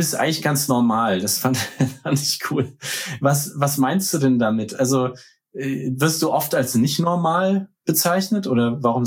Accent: Nuremberg, Bavaria, Germany; now in New York, United States; ich bin ja jetzt gerade nicht in New York, sondern noch in Deutschland ein paar Tage und das Planetarium in meiner Heimatstadt in Nürnberg, das heißt nach Kopernikus

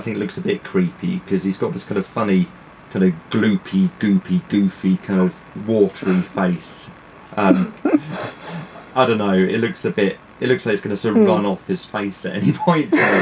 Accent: United Kingdom; and being British, that suits me just fine.

